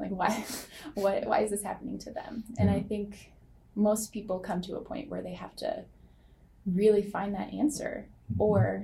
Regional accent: Pittsburgh, Pennsylvania, United States; Yes, I grew up in Pittsburgh, Pennsylvania, the fifth of seven kiddos.

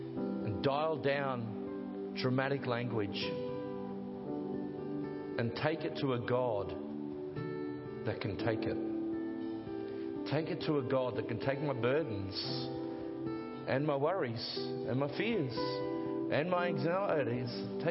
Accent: Gladstone, Queensland, Australia; also born or lived in Townsville; Born in Townsville, grew up in Gladstone. Who's ever been to Gladstone? Who's glad they left? I loved it. It's my hometown.

